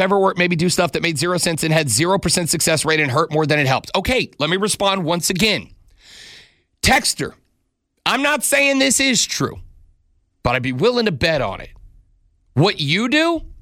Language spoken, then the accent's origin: English; Louisiana, United States; I'm Irish Catholic from Louisiana. I got a lot of cousins, dude.